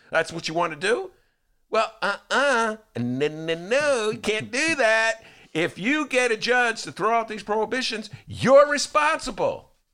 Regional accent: Gary, Indiana, United States; I grew up in Gary.

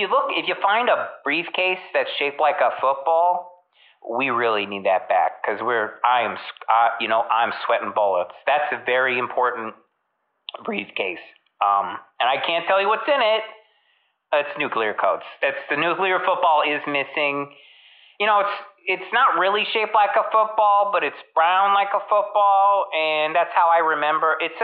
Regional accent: United States; You're an American and I'm an American, but you know, you're not American.

